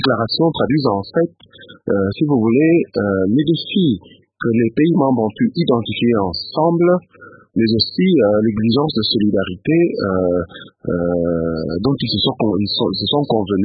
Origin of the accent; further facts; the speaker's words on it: DR Congo; il nous appartient en tant que Congolais participant à l'espace francophone, de nous battre pour cette valeur de la diversité culturelle.